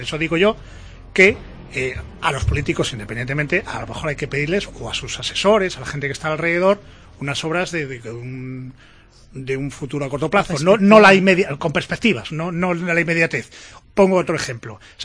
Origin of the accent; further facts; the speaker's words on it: Cantabria, Spain; Entonces, yo, como cántabro, como que vivo en esta tierra, no me quiero quedar atrás.